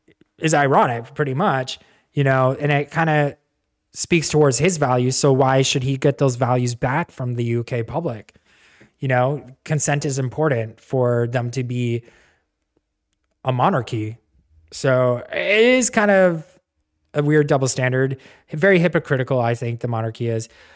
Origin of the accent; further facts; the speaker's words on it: Canada; But I'm Canadian, and I was really proud to read this.